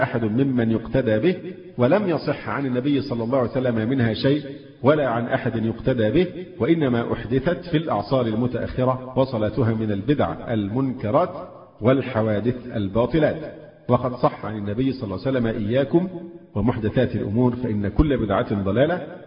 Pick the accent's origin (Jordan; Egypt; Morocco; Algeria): Egypt; فرضو مفروض أن احنا مصريين ومعرفين لقبه